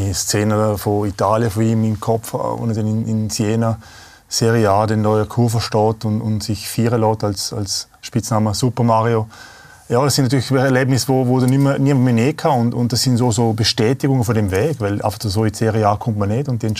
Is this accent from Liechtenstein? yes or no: yes; Liechtenstein; weil wir haben als Liechtensteiner nicht unbedingt den einfachen Weg ins Profitum